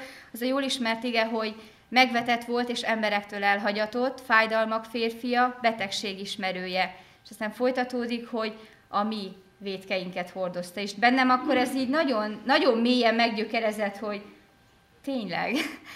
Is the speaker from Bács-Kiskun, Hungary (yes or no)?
yes; Csengőd, Bács-Kiskun, Hungary; tehát ahonnan én jövök, Csengőd-Páhi Kaskantyú, egy lelkésze